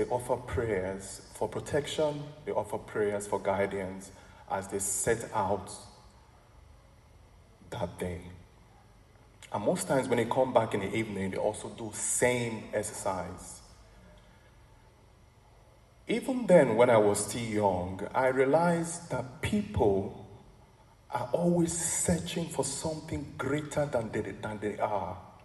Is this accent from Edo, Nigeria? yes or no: yes; Benin City, Edo, Nigeria; When I was growing up in Benin City, in Nigeria, many families that lived beside us, they had small shrines.